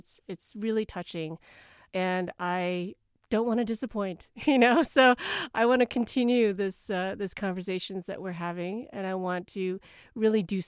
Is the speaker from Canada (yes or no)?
no; Midwest, United States; and also I'm from the Midwest, and I am always surprised how amazing the produce is here